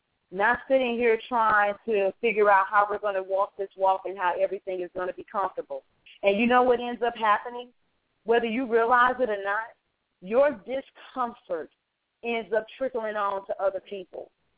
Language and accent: English; St. Louis, Missouri, United States; And for those of you that don't know, we're from St. Louis.